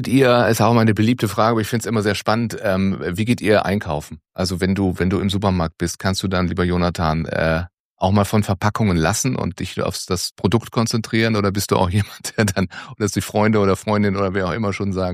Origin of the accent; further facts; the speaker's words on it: Baden-Württemberg, Germany; born there; Ich bin gebürtiger Badener